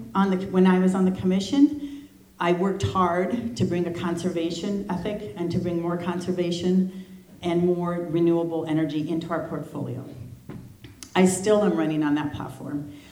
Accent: Missoula, Montana, United States; Anyway, I'm from Missoula, and I've lived there for 24 years.

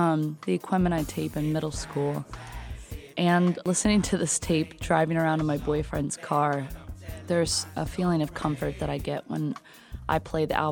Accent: Atlanta, Georgia, United States; Growing up in Atlanta, you know, I've lived here my whole life.

